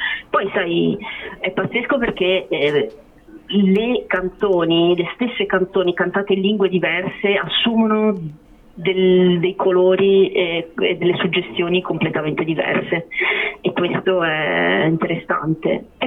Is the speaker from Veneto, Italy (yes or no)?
yes; Veneto, Italy; io in quanto veneta e di Rimpettaia